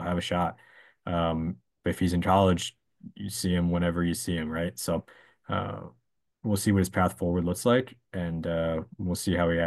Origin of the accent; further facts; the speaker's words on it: Miami, Florida, United States; I recognize, yes, I'm from Miami.